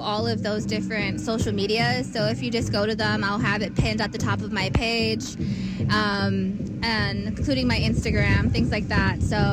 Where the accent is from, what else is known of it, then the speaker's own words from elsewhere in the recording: Wisconsin Dells, Wisconsin, United States; also born or lived in San Diego Pueblo; I'm from Wisconsin Dells, Wisconsin, and San Diego Pueblo. I'm from the Ho-Chunk Nation.